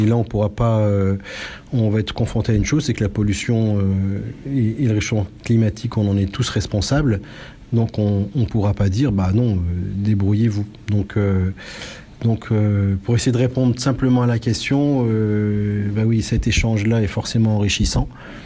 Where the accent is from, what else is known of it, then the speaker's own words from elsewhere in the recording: Saint-Étienne, Auvergne-Rhône-Alpes, France; born there; moi je suis né en France, à Saint-Étienne, mais mon grand-père était polonais. Voilà, mon grand-père et ma grand-mère paternelle étaient polonais.